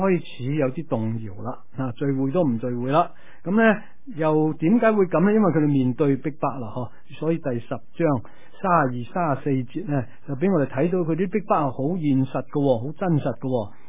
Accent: Guangdong, China; 我哋广东人咁讲啦

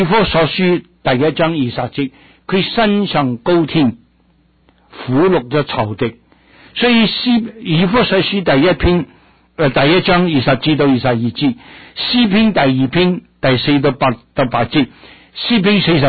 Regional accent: Guangdong, China; 我们广东人都改变了。

